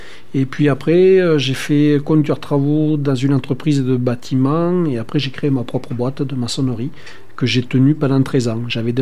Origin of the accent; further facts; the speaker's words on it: Flagnac, Occitanie, France; En fait, quand j'ai grandi à Flagnac, ma grand-mère avait une petite ferme qui était à l'arrêt depuis longtemps